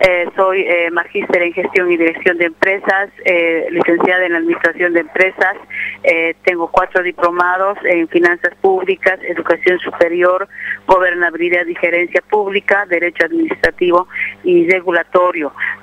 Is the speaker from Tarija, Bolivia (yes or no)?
no; Tomave, Potosí, Bolivia; soy del departamento de Potosí, del municipio de Tomabe, provincia de Antonio Quijarro, de lo que es Hatungayu Yura, nación Caracara